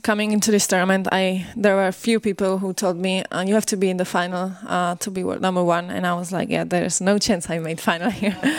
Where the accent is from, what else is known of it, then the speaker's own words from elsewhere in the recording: Prague, Czechia; I'm from Prague, and so I like to see them when I have time off.